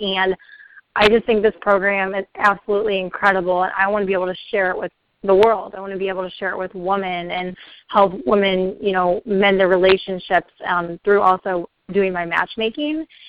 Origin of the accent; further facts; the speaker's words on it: St. Louis, Missouri, United States; I'm from St. Louis, Missouri.